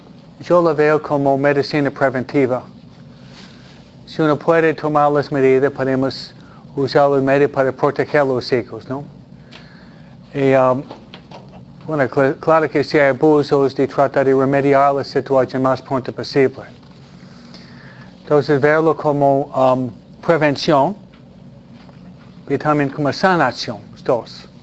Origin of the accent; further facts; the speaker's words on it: New York, United States; now in Los Angeles, United States; yo estoy en la parroquia por más que 25 años y no soy de Los Ángeles, soy de la otra parte del país, soy más Nueva Yorkino, Philadelphia, New Jersey, pero dado que vivo aquí muchos años